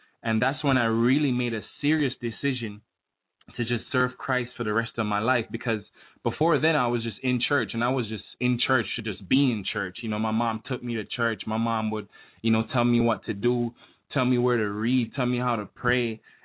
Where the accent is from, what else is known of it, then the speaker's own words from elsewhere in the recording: Jamaica; I am from Jamaica. I know it doesn't sound like it